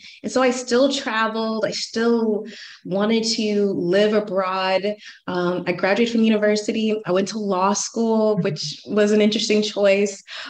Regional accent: Atlanta, Georgia, United States; I'm from Atlanta, and I think I always knew I wanted to live abroad.

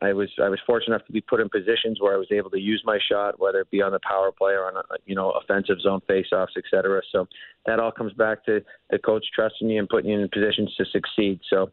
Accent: Edmonton, Alberta, Canada; I grew up in Edmonton, Alberta, playing on the outdoor rink my dad put in my backyard

